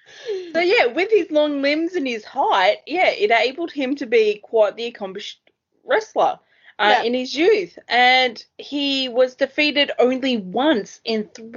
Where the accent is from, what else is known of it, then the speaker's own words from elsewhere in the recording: Australia; You know, I'm Australian. I don't know American history.